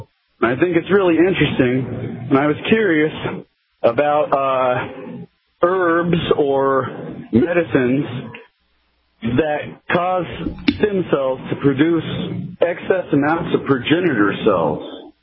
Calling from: Wasilla, Alaska, United States; I'm listening to 103.7. I'm calling from Wasilla, Alaska.

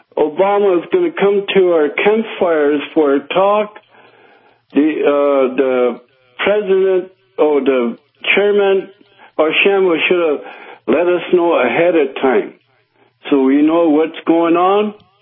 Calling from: South Dakota, United States; I'm calling from South Dakota. I live in Barrasola District, which is near McLaughlin, South Dakota. It's a small farming community

